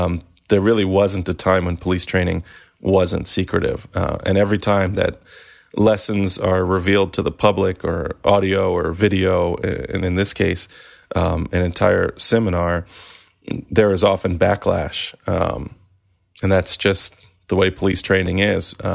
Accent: Maryland, United States; I mean, I'm from Maryland.

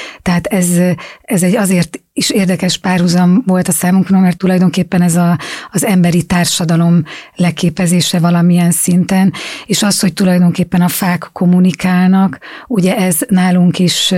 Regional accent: Hungary; mi magyarok vagyunk, Magyarországon élünk, ezt kell használnunk

